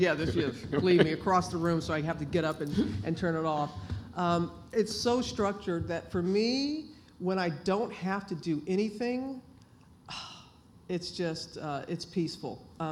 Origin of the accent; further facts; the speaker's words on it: Mississippi, United States; also born or lived in Alabama; now in New York City, United States; I was born in Alabama, reared in Mississippi, you know, went to school in Louisiana, worked here in Tennessee, worked in Atlanta.